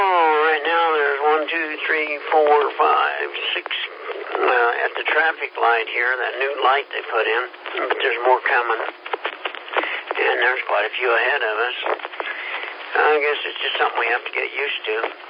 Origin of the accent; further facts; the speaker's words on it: Kansas, United States; I'm from Kansas, so it was a lot more peaceable up there.